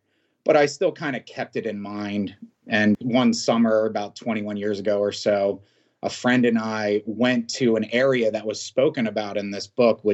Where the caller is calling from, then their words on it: Doylestown, Pennsylvania, United States; Correct. Bucks County, Pennsylvania, Doylestown area.